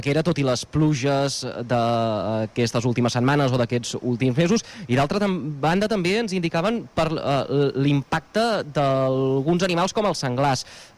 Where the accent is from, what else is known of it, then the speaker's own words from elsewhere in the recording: Salomó, Catalonia, Spain; d'aquesta cooperativa agrícola del meu poble, deixa'm dir, que avui hi he tornat, de Salamó.